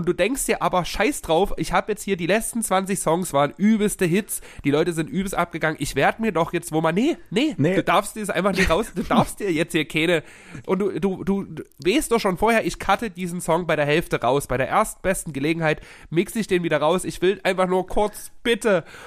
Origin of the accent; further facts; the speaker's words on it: Germany; weil ich bin Deutscher und alles, was aus Skandinavien kommt, ist mir egal.